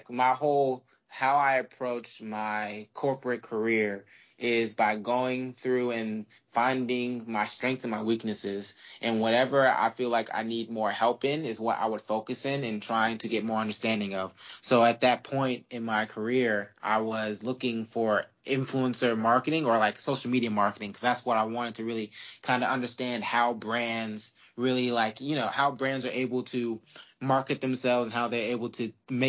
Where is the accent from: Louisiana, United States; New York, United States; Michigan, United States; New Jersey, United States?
Louisiana, United States; New Orleans; And I'm from New Orleans, so music is very heavily ingrained in our culture.